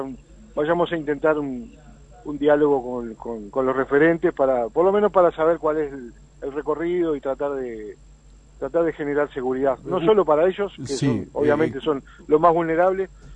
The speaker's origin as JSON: {"language": "Spanish", "country": "Uruguay", "said": "Tenemos que ser sincerarnos todos los uruguayos y saber que tenemos una enorme materia pendiente"}